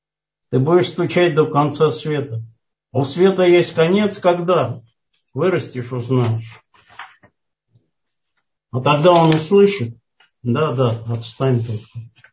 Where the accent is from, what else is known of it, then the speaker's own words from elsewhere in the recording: Georgia; И вспомнить, я из Грузии родом.